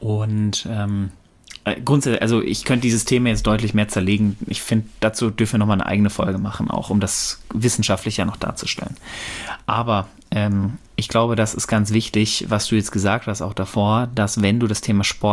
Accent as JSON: {"language": "German", "region": "North Rhine-Westphalia", "country": "Germany", "said": "Ich komme ja ursprünglich aus dem Pott, aber ich kriege das hin."}